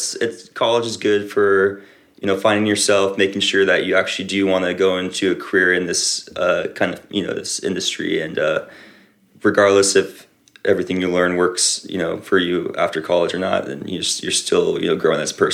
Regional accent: San Diego, California, United States; I'm from San Diego.

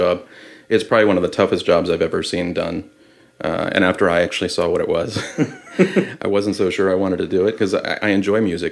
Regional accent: Texas, United States; also born or lived in Boston / Connecticut / New York / London; My parents are Cuban. I was born in Boston. I grew up in Texas. I went to school in Connecticut. I've lived in New York

